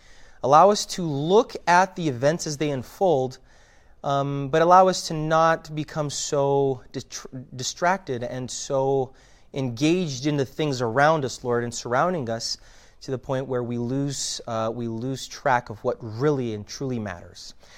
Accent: Canada; We grew up in Canada, so I kind of like it.

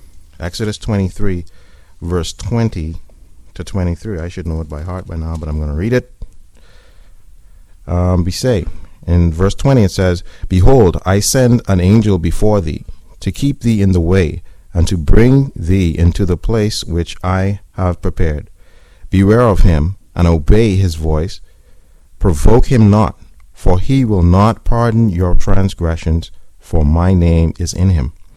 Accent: Bahamas; now in United States; I'm not from the United States. I'm from the Bahamas, and it's a very far, far, far way away from here.

